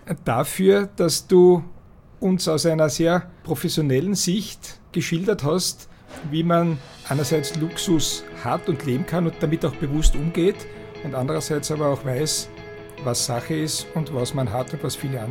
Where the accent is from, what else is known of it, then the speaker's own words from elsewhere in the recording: Styria, Austria; Bei uns in der Steiermark sagt man Nudelwalker.